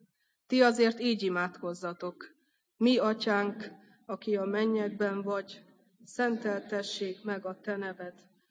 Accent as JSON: {"language": "Hungarian", "town": "Tunyogmatolcs", "region": "Szabolcs-Szatmár-Bereg", "country": "Hungary", "said": "Egyébként Tunyog-Matolcsról származom, Szabolcs-Szatmár Bereg megyében található ez a település, és szüleim is mindketten lelkipásztorok"}